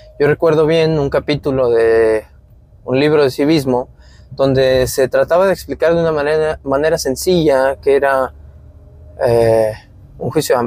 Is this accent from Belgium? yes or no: no; Mexico; Porque a fin de cuentas es en el país en el que vivimos y pues nos afecta a todos como mexicanos.